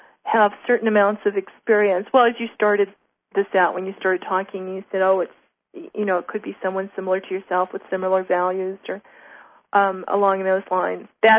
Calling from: Tucson, Arizona, United States; from Tucson.

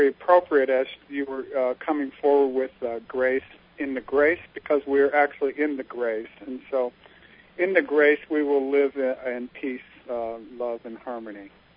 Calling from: Palm Springs, California, United States; I'm in Palm Springs.

